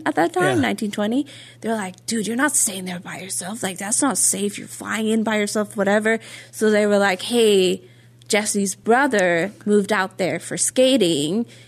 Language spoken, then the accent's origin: English; Norway; English is a second language; And so because I'm Norwegian, we work with 24 hours, like military time, right?